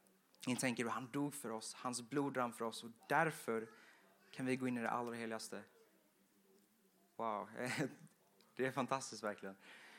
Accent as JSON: {"language": "Swedish", "town": "Vetlanda", "region": "Jönköping County", "country": "Sweden", "said": "i och med att jag är från Vetlanda. Och ni vet, från Vetlanda är det lite bonnigt så här, lite mer än Växjö kanske."}